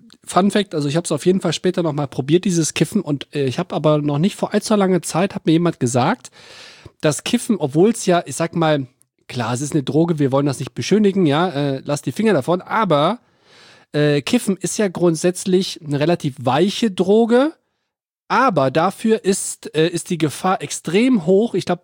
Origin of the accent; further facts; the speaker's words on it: North Rhine-Westphalia, Germany; ich bin ja am Niederrhein aufgewachsen, so ungefähr 10 Kilometer vor der niederländischen Grenze Venlo.